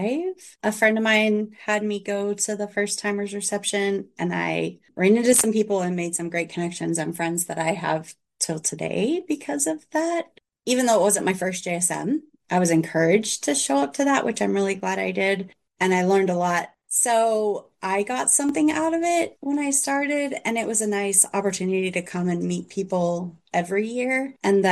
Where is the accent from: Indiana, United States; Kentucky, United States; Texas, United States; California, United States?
Texas, United States; I grew up in Texas, so when I would walk to campus to go to my class, like you smiled at everyone you walked by.